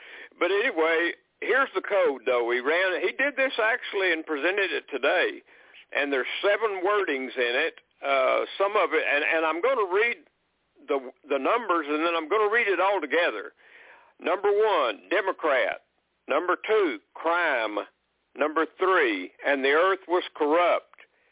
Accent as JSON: {"language": "English", "region": "Texas", "country": "United States", "tie": "born or raised there", "said": "I was raised in Texas"}